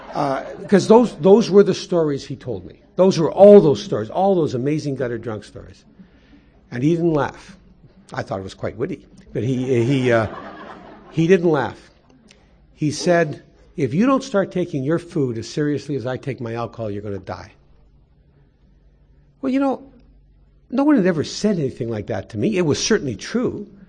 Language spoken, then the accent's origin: English; Winnipeg, Manitoba, Canada; now in Toronto, Canada; he had moved away from my hometown of Winnipeg